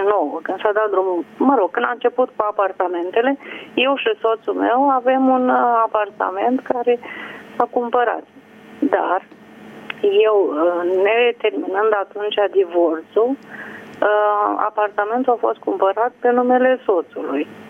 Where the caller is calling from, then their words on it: Bacău, Bacău County, Romania; sunt din Bacău